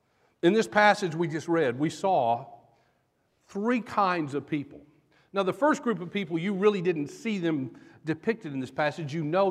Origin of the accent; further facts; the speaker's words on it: the South, United States; As you can tell, I'm from the South. Maybe you picked that up from my accent.